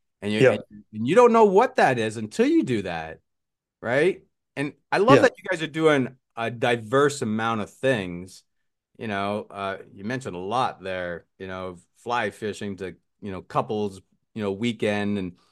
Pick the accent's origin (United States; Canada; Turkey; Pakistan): Canada; even though I'm from Canada, I'm just not into cold anymore.